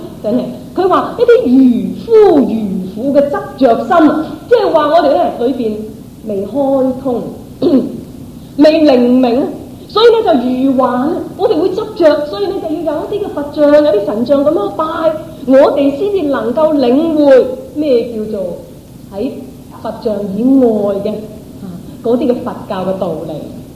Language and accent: Cantonese; Guangdong, China; 我哋廣東人叫拜天后啊，